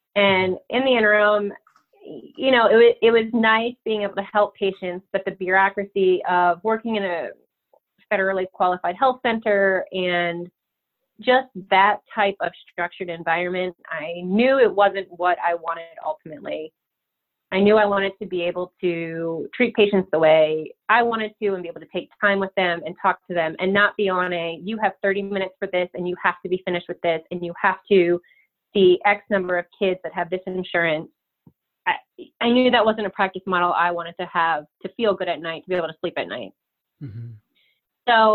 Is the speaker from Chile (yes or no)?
no; Annapolis, Maryland, United States; Well, I am from Annapolis, Maryland, and I found myself down here in 2013.